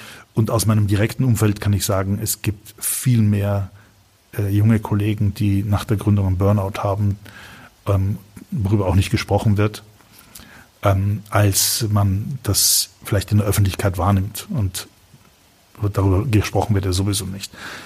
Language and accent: German; Vienna, Austria; ich komme aus Wien, wir haben das Jammern erfunden.